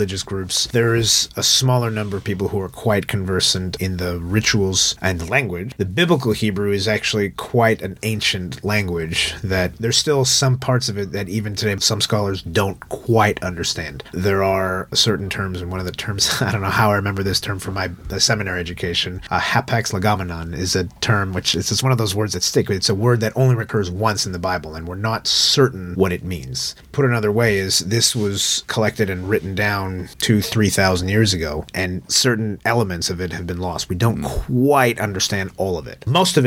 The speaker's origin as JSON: {"language": "English", "country": "United States", "tie": "born or raised there", "said": "My education upbringing is I grew up in the States. So I went to faith schools there up through primary school. And then secondary school, I went to a state school."}